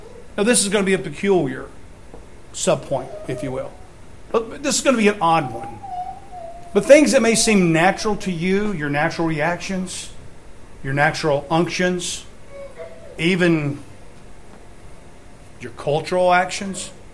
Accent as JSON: {"language": "English", "country": "United States", "said": "You know, I'm an American."}